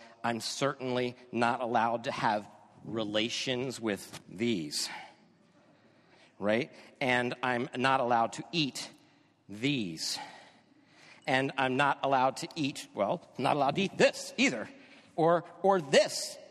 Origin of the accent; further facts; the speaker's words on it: United States; And of course, because I'm an American and a Christian, I have to have guns.